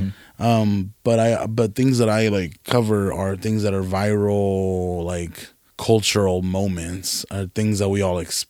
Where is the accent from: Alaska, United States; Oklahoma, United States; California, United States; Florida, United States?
California, United States; I'm from California.